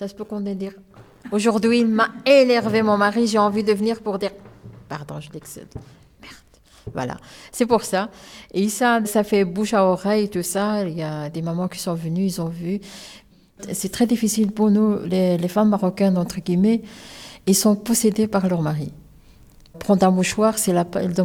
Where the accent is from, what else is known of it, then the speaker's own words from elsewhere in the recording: Belgium; On est belge. Moi, je suis belge.